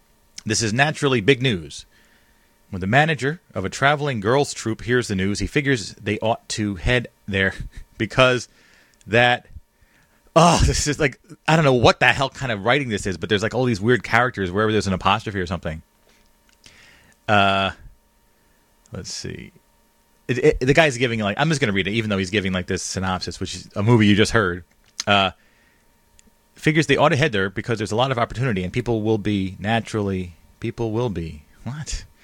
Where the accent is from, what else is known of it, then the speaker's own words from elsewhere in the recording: Arkansas, United States; So I'm from Arkansas.